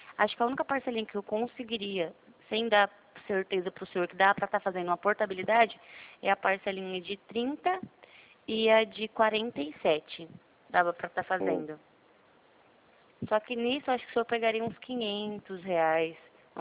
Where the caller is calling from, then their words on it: Presidente Prudente, São Paulo, Brazil; Eu falo aqui de Presidente Prudente.